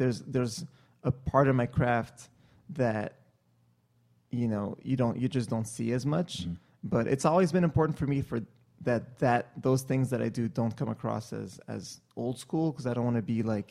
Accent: Montreal, Quebec, Canada; in my hometown of Montreal

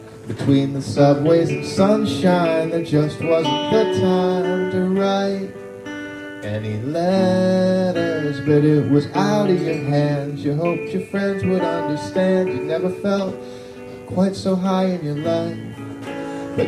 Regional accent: Michigan, United States; from Michigan. Came here just to jam for y'all.

